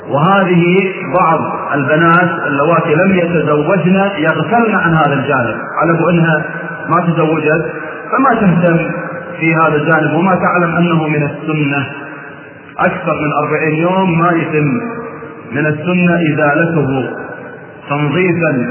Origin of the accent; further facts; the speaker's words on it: Kuwait; إلى أن تصل الحالة كما وصلت عندنا في الكويت